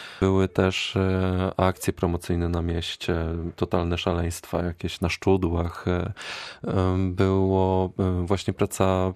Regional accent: Bełchatów, Łódź Voivodeship, Poland; moved away as an adult; now in Goleniów, Poland; I przyjechałem, tak, z Bełchatowa. Przeprowadziłem się do Goleniowa.

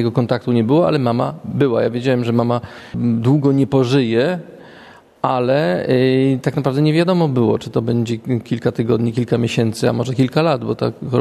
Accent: Kraków, Lesser Poland, Poland; now in Szczecin, Poland; Ale oni do Szczecina przyjechali z Kielc, a ja z Krakowa.

